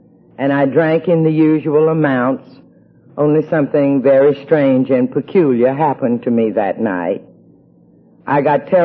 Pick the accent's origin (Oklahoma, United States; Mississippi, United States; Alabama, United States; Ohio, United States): Mississippi, United States; moved away as an adult; now in New York, United States; He was from Georgia. I was from Mississippi. And we would go home after 1 year. We have been in New York ever since. Now it will be 30 years this coming summer.